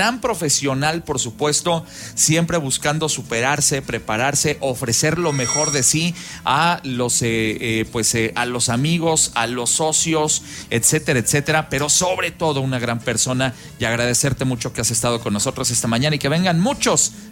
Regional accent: Mexico; nuestra manera de ver la vida como mexicanos y presentarla al resto del mundo.

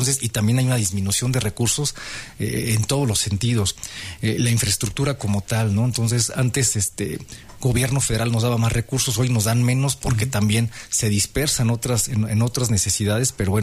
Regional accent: Querétaro, Mexico; Los que somos de Querétaro, yo por ejemplo soy de Querétaro, ¿no? De toda la vida, de abuelos, padres, estoy de los poquitos queretanos que quedan

